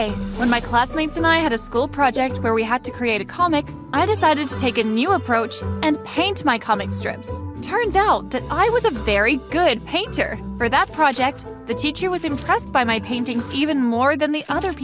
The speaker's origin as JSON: {"language": "English", "town": "Chicago", "region": "Illinois", "country": "United States", "said": "I'm from Chicago. I was born to a very poor family."}